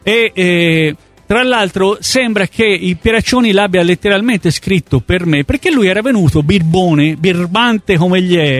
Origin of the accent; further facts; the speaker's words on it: Usella, Tuscany, Italy; born there; io sono nato a Usella, nell'alta val di Bisenzio, dove il Bisenzio si declivia